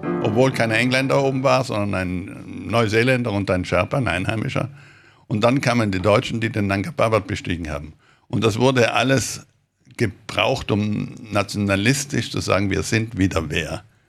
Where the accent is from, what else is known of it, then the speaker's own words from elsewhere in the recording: Trentino-Alto Adige, Italy; Ja, Heimatgefühle habe ich für Südtirol. Südtirol ist meine Heimat. Aber ich habe keine Heimatnation.